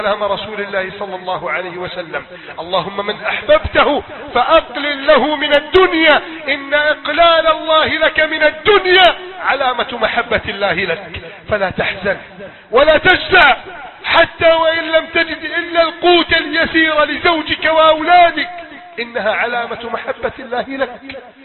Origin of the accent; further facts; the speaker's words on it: Egypt; بلدنا مصر